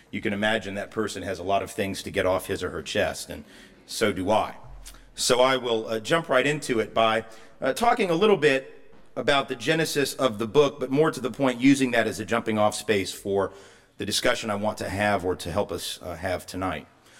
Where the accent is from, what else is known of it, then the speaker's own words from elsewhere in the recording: the South, United States; And of course, particularly since I'm from the South